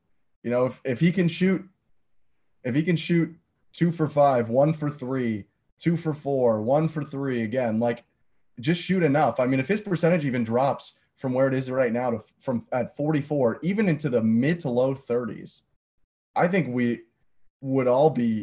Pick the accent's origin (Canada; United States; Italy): Canada; because obviously I am Canadian.